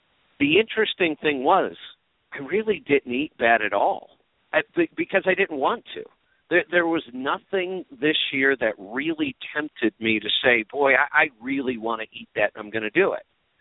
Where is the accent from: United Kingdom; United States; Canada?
United States; Ohio; And, you know, I grew up in Ohio.